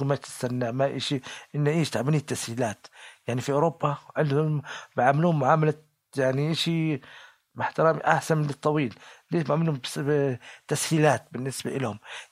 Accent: Jordan; استغربوا أني أنا جاي من الأردن

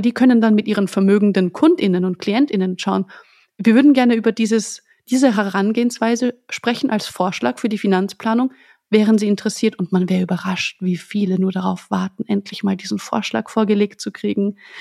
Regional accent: Austria; Und für mich als Österreicherin muss ich ja sagen, in Deutschland wird Erbschaft zum Beispiel besteuert.

